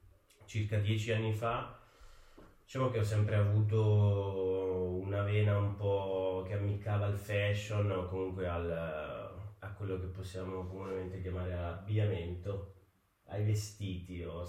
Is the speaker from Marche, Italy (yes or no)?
yes; Montecosaro, Marche, Italy; Vengo da Montecosaro, che è un paesino di 6.000 abitanti, e nel pieno centro del distretto calzaturiero.